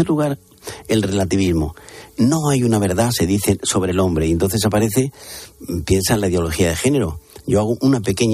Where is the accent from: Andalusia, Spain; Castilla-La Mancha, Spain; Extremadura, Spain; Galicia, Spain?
Andalusia, Spain; now in Madrid, Spain; yo soy andaluz, aunque llevo en Madrid 3/4 de vida